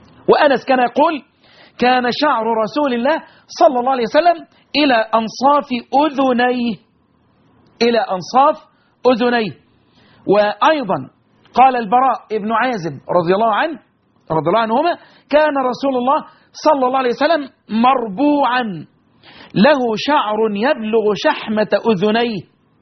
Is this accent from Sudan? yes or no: no; Egypt; بلدنا مصر